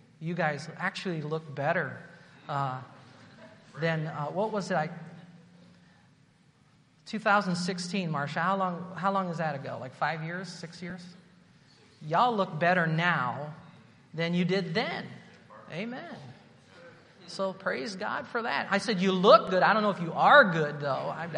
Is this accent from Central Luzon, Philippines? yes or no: yes; Angeles City, Central Luzon, Philippines; as a 15-year-old teenager growing up in Angeles City, Philippines.